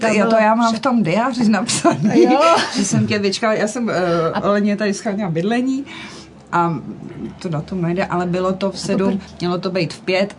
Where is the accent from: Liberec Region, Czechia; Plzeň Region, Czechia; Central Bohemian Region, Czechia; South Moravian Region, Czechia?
Liberec Region, Czechia; Liberec; Já jsem z Liberce.